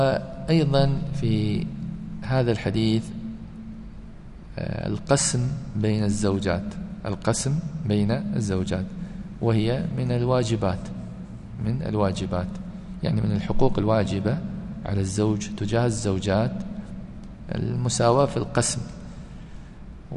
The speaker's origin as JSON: {"language": "Arabic", "country": "United Arab Emirates", "said": "كما هو الحال عندنا في الإمارات, كل الأسماء مصغرة صحيح"}